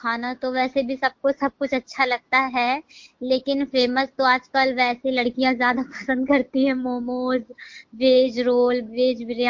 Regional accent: Banda, Uttar Pradesh, India; और मैं बांदा से हूँ।

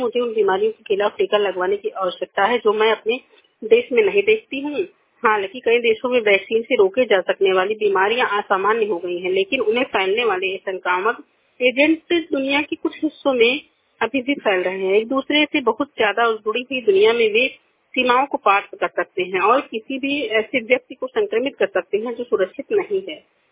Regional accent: Basti, Uttar Pradesh, India; मैं बस्ती जिले से हूँ। मेरा 52 साल है।

